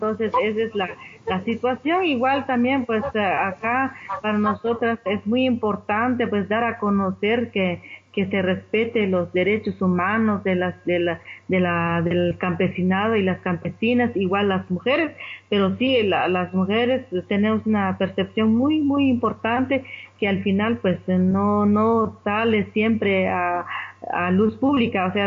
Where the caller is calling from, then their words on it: Guatemala; Y un saludo desde Guatemala y parte de Centroamérica también.